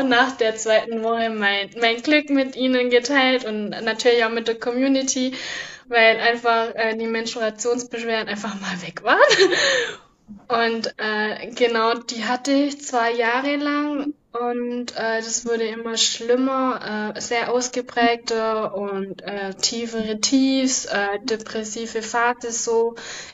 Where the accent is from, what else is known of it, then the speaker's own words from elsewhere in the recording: Baden-Württemberg, Germany; komme aus der Nähe von Ulm.